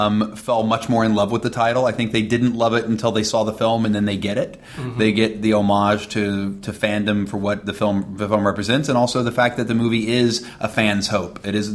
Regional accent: West Virginia, United States; I'd been to other cons, you know, in New York and in my home state of West Virginia

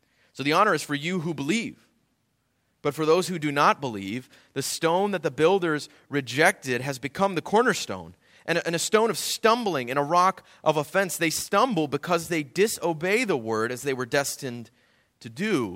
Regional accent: Racine, Wisconsin, United States; She's actually from Racine. We're both from Racine, which is kind of neat.

